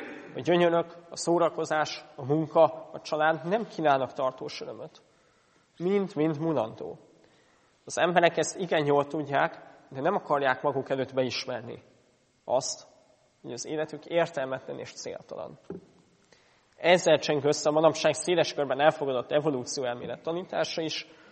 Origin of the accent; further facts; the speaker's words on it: Hungary; Vállaltam, hogy idegen, hogy magyar vagyok